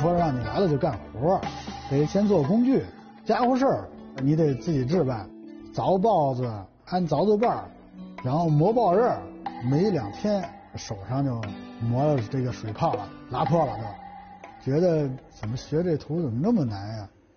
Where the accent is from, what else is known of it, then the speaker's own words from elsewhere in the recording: Beijing, China; 我是1964年出生了这个鲁班胡同。